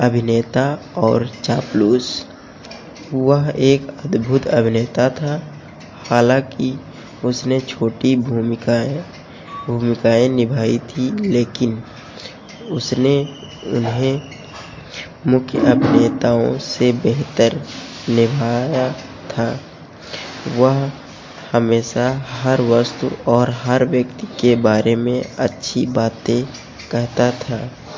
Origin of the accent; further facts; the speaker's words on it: Barabanki, Uttar Pradesh, India; मैं बाराबंकी से हूँ।